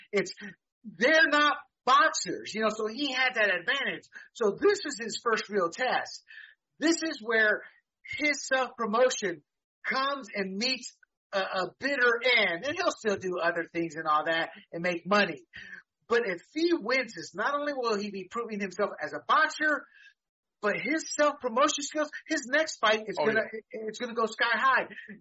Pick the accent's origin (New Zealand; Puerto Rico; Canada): Puerto Rico; Quebradillas; we were related in some way out of Puerto Rico. We're from the Quebradillas area.